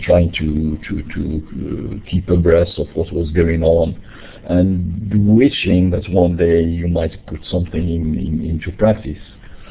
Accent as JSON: {"language": "English", "country": "Morocco", "lives_now": "Montreal, Canada", "said": "I'm originally from Morocco, and I have been teaching for a long while now, both in Morocco and here in Canada, in Montreal."}